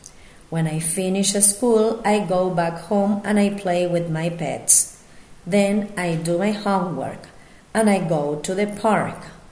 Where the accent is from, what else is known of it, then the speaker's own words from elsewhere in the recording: Entre Ríos, Argentina; I'm from Entre Ríos in Argentina. I'm 11 years old. I live with my grandparents and my mom.